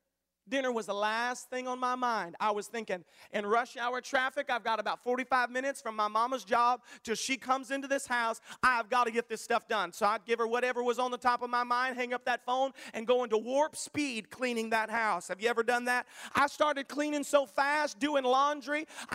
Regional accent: the South, United States; I'm from the South, and we call our boys Bubba and our girls Sissy.

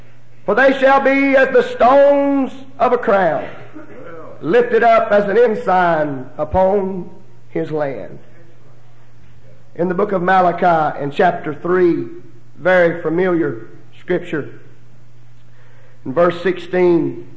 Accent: Mississippi, United States; I was raised on the Mississippi Gulf Coast. Oftentimes we would go down to the bayou.

